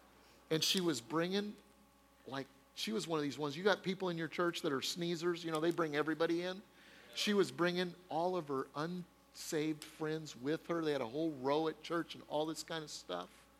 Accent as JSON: {"language": "English", "town": "Denver", "region": "Colorado", "country": "United States", "tie": "born or raised there", "said": "I brought a friend of mine that I grew up with back in Denver, Colorado"}